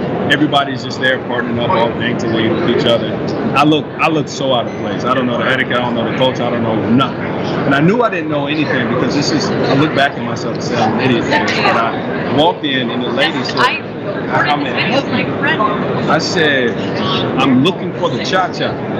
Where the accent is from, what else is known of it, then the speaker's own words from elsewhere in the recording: Virginia, United States; I got a studio down in Virginia, back in my hometown.